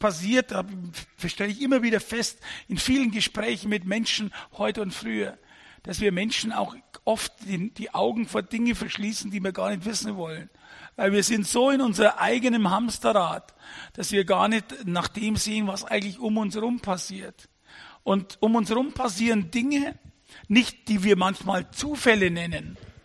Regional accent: Bavaria, Germany; Also wenn man bei uns in Bayern aufwächst und ist katholisch, so wie ich das bin

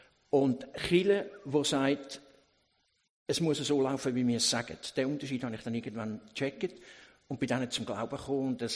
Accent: Zurich, Switzerland; Okay, ich bin von Zürich, bin in Zürich geboren, bin dort in die Schule gegangen.

